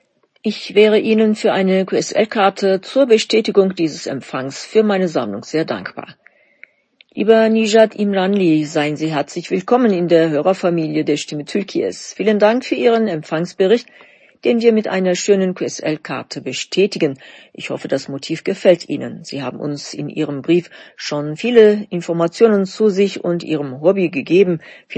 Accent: Baku, Azerbaijan; born or raised there; now in Berlin, Germany

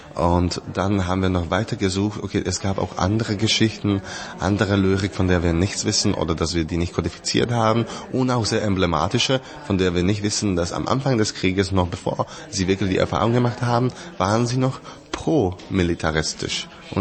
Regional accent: Slovakia; für eine Spielzeit zurückzukehren zu meiner Heimat, also in die Slowakei

